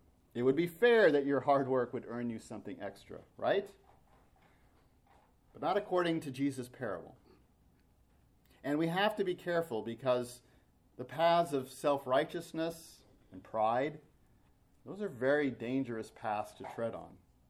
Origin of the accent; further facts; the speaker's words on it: United States; But oftentimes, as an American, not knowing the language and, well, not exactly fitting